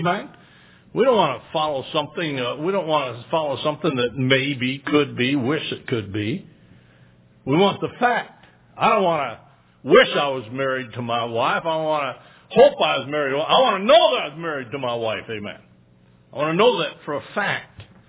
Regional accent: Michigan, United States; Not really. I'm from Michigan

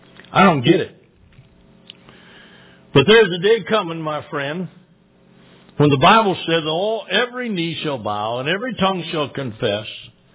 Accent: United States; I want you to know I'm an American. And I love America.

